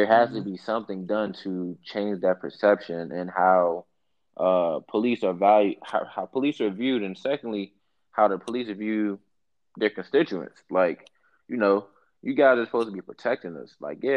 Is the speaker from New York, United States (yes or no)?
no; Maryland, United States; Where I grew up at in Prince George's County, that's the largest Black county in America.